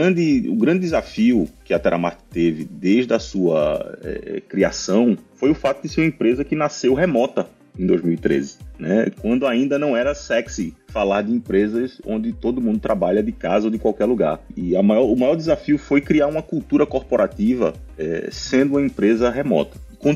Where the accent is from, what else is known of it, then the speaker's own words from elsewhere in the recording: Recife, Pernambuco, Brazil; now in Washington, United States; eu sou recifense, mas moro fora do Brasil há 12 anos, há 6 deles nos Estados Unidos, e hoje eu estou em Washington, D.C., falando com você daqui.